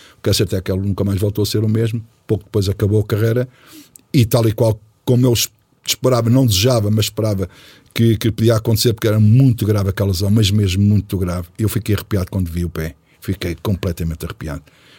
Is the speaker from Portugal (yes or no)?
yes; Portugal; vocês são ingleses, nós somos portugueses